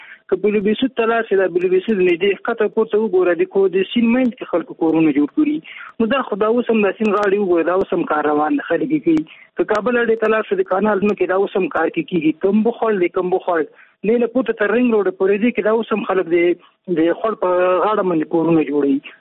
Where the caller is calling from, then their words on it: Jalalabad, Nangarhar, Afghanistan; جلال آباد نه